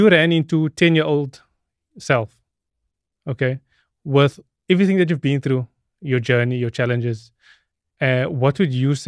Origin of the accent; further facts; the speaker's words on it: Cape Town, Western Cape, South Africa; Yeah, so I'm from Cape Flats. I'm from that area you're speaking about.